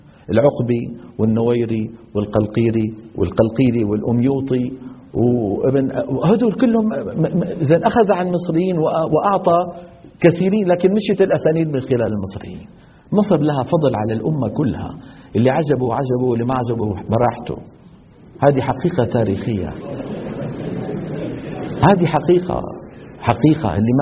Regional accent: Syria; في مثل عندنا بالشام بيقولوا شو لم الشامي على المغربي

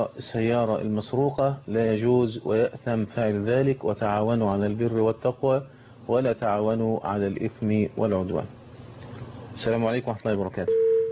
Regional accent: Egypt; عندنا في مصر من الغرائب والعجائب

